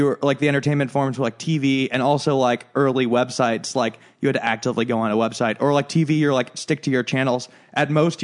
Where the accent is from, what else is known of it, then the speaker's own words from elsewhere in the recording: Chicago, Illinois, United States; Well, just because we're from Chicago and it's just like a different culture there.